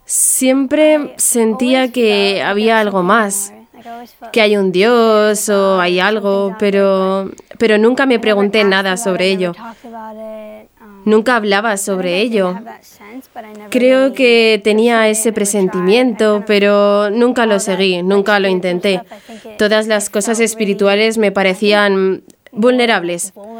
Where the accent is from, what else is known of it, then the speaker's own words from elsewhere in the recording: New York, United States; Crecí en Nueva York, soy de allí.